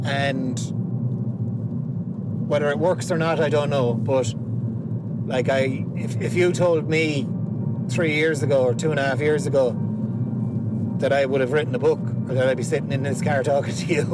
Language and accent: English; Limerick, Munster, Ireland; because like I'm from Moira, so I would have grown up around a lot of people that have been through the courts and the prison system